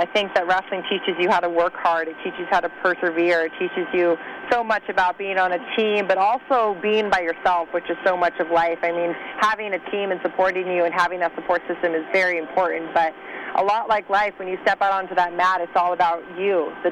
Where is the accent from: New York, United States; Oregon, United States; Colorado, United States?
Colorado, United States; Denver; I grew up in Denver, Colorado, and I didn't have very many people that told me no.